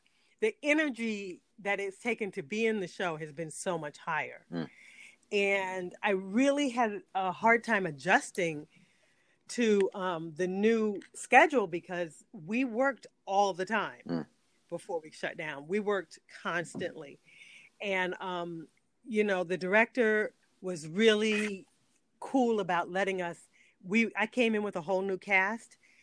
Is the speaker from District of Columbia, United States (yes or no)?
yes; Washington, District of Columbia, United States; So I'm spoiled because I came up on August 1st and I grew up in Washington, D.C.